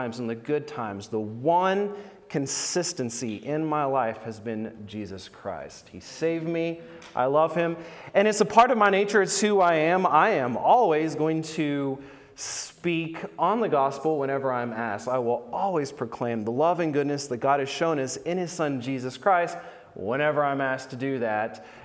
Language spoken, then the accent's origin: English; West Virginia, United States; I grew up in Wyoming County, West Virginia. I went to school at Marshall, where I graduated in 2012.